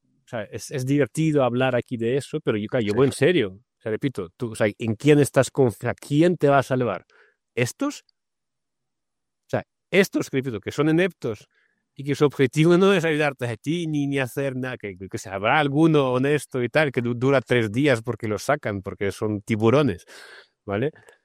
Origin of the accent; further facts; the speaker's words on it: Russia; yo vengo de Rusia, o la URSS, ¿sabes?